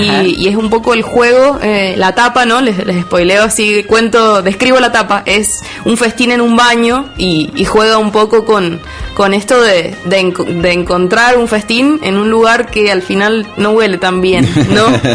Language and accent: Spanish; Tunuyán, Mendoza, Argentina; Yo soy de Tunuyán.